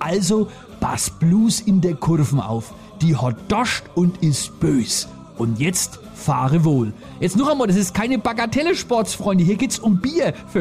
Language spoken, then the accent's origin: German; Kulmbach, Bavaria, Germany; was in meiner Heimatstadt Kulmbach da immer so passiert